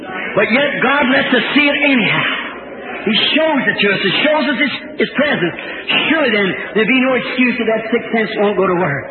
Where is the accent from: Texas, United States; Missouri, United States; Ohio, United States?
Missouri, United States; I'm from Missouri, you have to show me, you know.